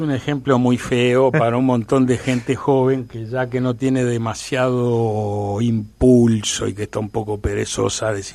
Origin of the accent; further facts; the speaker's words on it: Montevideo, Uruguay; Porque nosotros también somos porteños montevideanos.